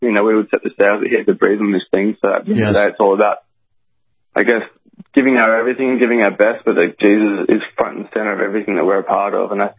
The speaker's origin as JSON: {"language": "English", "country": "Australia", "said": "we're ordinary kids from Australia who were part of a youth ministry"}